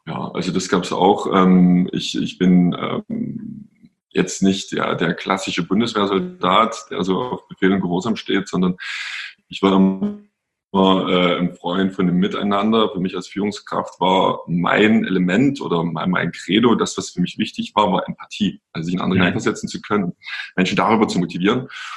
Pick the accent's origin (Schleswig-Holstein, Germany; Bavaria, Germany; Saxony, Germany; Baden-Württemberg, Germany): Saxony, Germany; Pirna; Also meine Wurzeln, die liegen in Pirna, das ist bei Dresden. Da bin ich groß geworden, ich bin Jahrgang 82. Und ja, bin hier aufgewachsen, in einem sehr behüteten Elternhaus